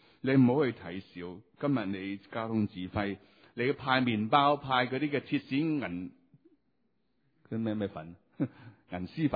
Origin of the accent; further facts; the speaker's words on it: Hong Kong; 咁我哋香港人就好中意嘅。